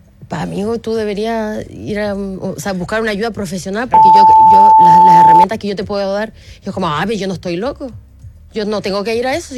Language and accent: Spanish; Chile; como chilena, yo creo que más que cartuchos, somos muy doble estándar.